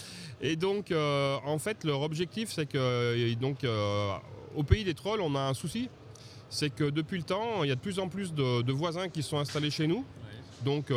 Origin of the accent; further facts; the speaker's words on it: France; c'est quelque chose qu'on sent monter depuis quand même malheureusement trop de temps chez nous en France.